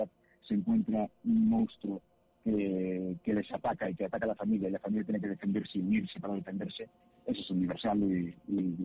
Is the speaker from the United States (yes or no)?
no; Galicia, Spain; now in Madrid, Spain; Gemma y yo somos gallegos